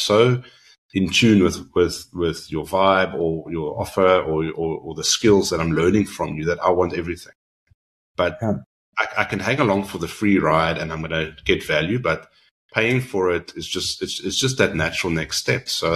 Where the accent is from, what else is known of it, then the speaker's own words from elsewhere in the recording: South Africa; And that is the beauty of being a South African.